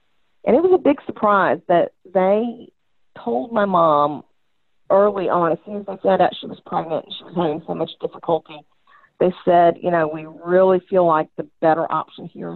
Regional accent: Atlanta, Georgia, United States; And so I was born in Atlanta, Georgia, the first person in seven generations of my family not born in Tennessee, but my dad had a business there, so we lived there, and I was born.

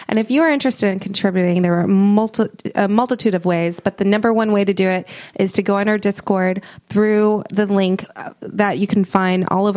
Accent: Minnesota, United States; And I am saying this because I'm from Minnesota. And when I was younger and sexually active in that cold, cold fucking state, I was miserable.

